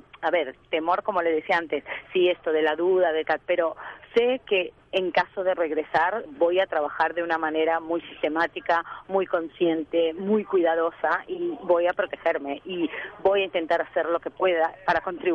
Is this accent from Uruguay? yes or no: yes; Uruguay; Yo, siendo uruguaya y latina, imaginen lo que me cuesta, ¿no?